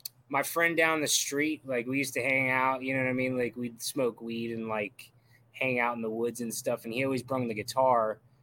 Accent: Florida, United States; I'm from Brevard County. I actually still live there. It was way better back in the day, I'd have to say.

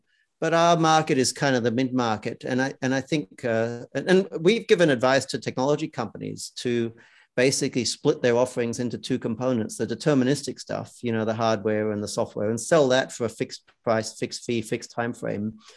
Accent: Australia; also born or lived in United Kingdom; Australia. Yeah. I was born in the UK, grew up in Australia.

